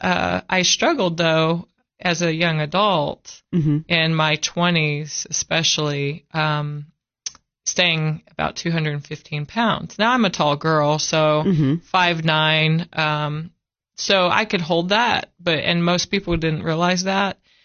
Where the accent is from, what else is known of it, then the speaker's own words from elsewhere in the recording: Arizona, United States; I'm from Arizona, so we'd walk down to the 7-Eleven or Circle K, fill up on candy, drink 2-liter Cokes, you know.